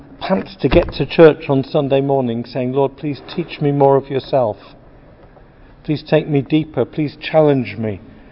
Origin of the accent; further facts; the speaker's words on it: England, United Kingdom; Not because we're English and we know best